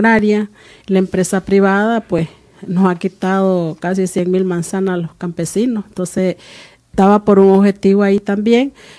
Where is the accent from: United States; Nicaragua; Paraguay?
Nicaragua